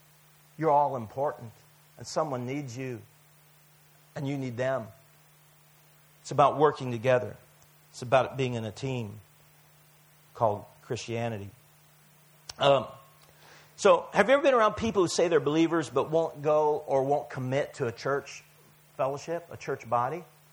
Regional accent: United States; Believe me, I'm from America, the land of Walmarts.

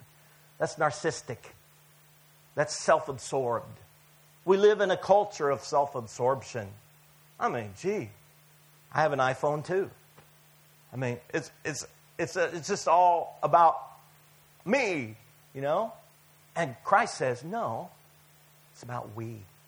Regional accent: United States; Believe me, I'm from America, the land of Walmarts.

